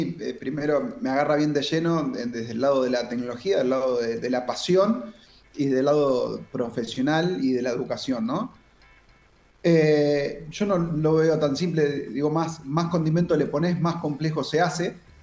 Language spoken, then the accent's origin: Spanish; Rosario, Santa Fe, Argentina; Vos sabés que acá en Rosario, yo soy de Rosario